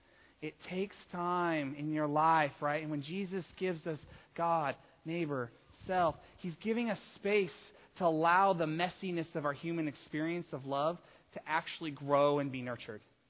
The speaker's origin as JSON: {"language": "English", "region": "Idaho", "country": "United States", "tie": "born or raised there", "said": "I grew up in Idaho, so streams were common."}